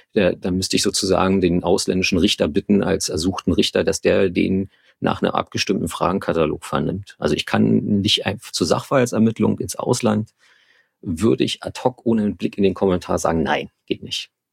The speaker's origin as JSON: {"language": "German", "region": "Brandenburg", "country": "Germany", "tie": "born there", "also_born_or_lived": "Berlin", "said": "Ich bin in Brandenburg geboren und jetzt muss es tatsächlich irgendwie gewesen sein, dass ich die Hälfte meines Lebens in Berlin und die Hälfte meines Lebens in Brandenburg gewohnt habe."}